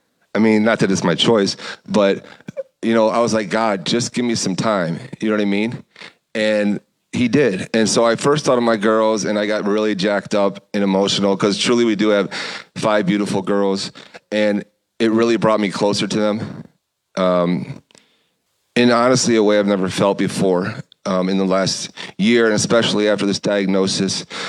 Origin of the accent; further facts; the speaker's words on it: Chicago, Illinois, United States; On our first date, we met halfway in Indiana, Elkhart, Indiana, because she's from here and I'm from Chicago.